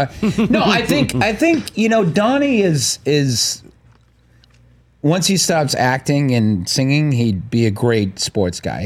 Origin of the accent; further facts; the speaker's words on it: Boston, Massachusetts, United States; we only performed for black audiences growing up in Boston.